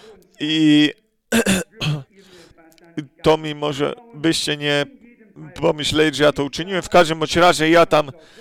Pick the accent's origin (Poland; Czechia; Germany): Germany; Krefeld, North Rhine-Westphalia; Polish is a second language; Ja powiedział … jestem z Krefeldu, więc nie potrzebujecie, mnie znajdziecie, jak mnie będziecie szukać.